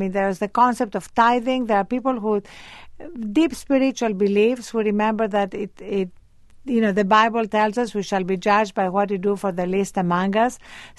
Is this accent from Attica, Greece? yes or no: yes; Athens, Attica, Greece; now in United States; as an immigrant, because I was brought up in Athens